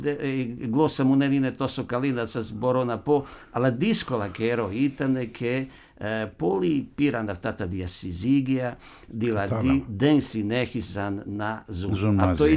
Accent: Derventa, Republika Srpska, Bosnia & Herzegovina; Εγώ γεννήθηκα στην Ντέρβεντ, που είναι μικρή πόλη

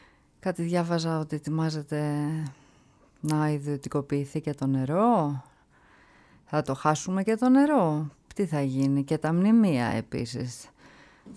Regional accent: Platanos, Greece; καταγωγή από τον Πλάτανο, από το χωριό μου.

